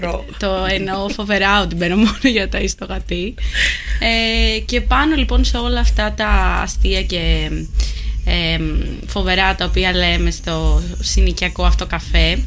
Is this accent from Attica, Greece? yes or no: yes; Nea Filadelfeia, Attica, Greece; Είμαι από την Νέα Φιλαδέλφια, αλλά είναι σαν να είμαι από την Νέα Ιωνία.